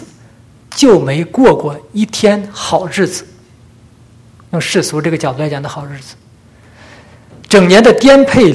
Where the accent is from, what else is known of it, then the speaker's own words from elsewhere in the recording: Northeast China, China; accent: Northeastern Mandarin; 用我们东北话来讲，你白忙活了，